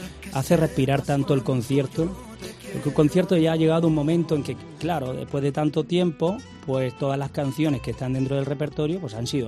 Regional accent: Spain; fíjate, fue una canción que compusimos … yo, los dos somos españoles

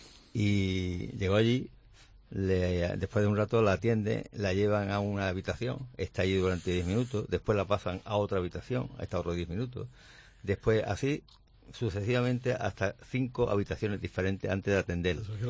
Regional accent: Málaga, Andalusia, Spain; yo como ciudadano malagueño lo digo

